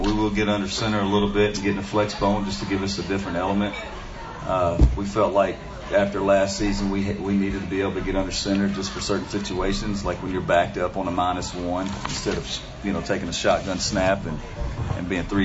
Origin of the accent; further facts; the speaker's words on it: Kentucky, United States; I'm from Kentucky, born and raised.